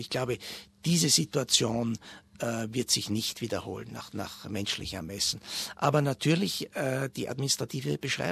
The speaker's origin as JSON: {"language": "German", "town": "Bad Gastein", "region": "Salzburg", "country": "Austria", "tie": "born or raised there", "said": "Ich bin gebürtiger Bad Gasteiner, da liegt uns das im Blut."}